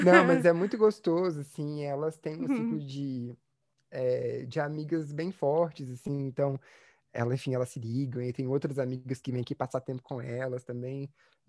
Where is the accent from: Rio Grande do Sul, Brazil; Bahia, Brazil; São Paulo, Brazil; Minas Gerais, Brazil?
São Paulo, Brazil; Campinas; born there; para minha cidade natal, que na verdade é